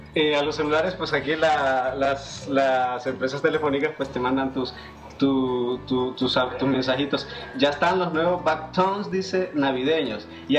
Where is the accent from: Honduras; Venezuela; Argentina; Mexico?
Honduras; El Paraíso; en mi pueblo donde vengo, El Paraíso, es una zona cafetalera